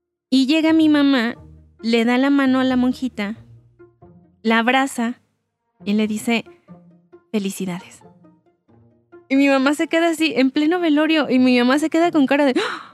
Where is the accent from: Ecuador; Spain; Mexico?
Mexico; nosotros como mexicanos tenemos una visión un poco diferente acerca de la muerte.